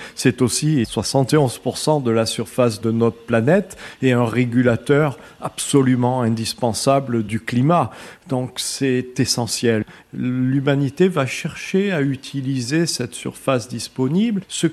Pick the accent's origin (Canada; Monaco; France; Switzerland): Monaco; Je suis originaire de Monaco et la mer Méditerranée était ma mère patrie en quelque sorte